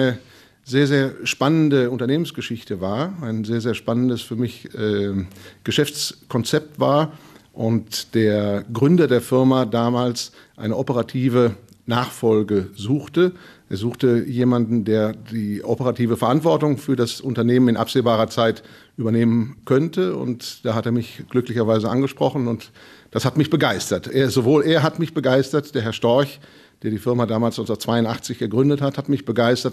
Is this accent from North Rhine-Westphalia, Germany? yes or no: yes; North Rhine-Westphalia, Germany; Ja, ich stamme nicht hier aus der Gegend. Ich bin damals hier hingezogen für Fastbolt. Ich komme ursprünglich auch aus Nordrhein-Westfalen, aber nicht aus dem Westmünsterland. Ich bin hier hingekommen vor 25 Jahren schon.